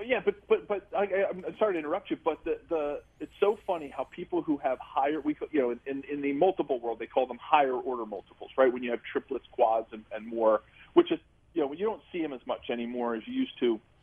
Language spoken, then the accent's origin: English; Philadelphia, Pennsylvania, United States; No, I grew up in the Philadelphia area, and, you know, my time in Kansas City was the best time of my wife, Jennifer, and I's life.